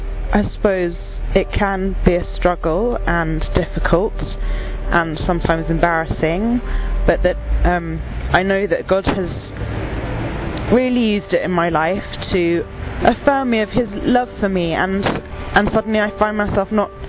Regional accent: United Kingdom; I'm from the United Kingdom.

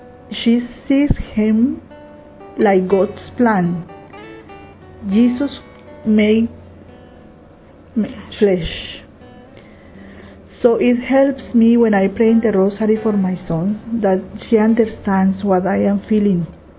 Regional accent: Colombia; I am from Colombia. And I was born in a very Catholic family

